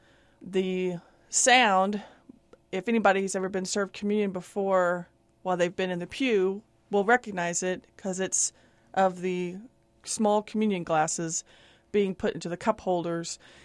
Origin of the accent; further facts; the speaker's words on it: Oklahoma City, Oklahoma, United States; from Oklahoma City, Oklahoma.